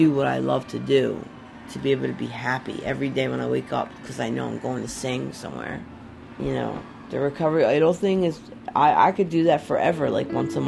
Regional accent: Philadelphia, Pennsylvania, United States; I was born and raised in South Philly.

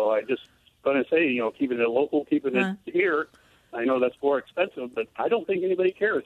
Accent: Altoona, Pennsylvania, United States; I grew up in Altoona, Pennsylvania, and my father worked for the Pennsylvania Railroad.

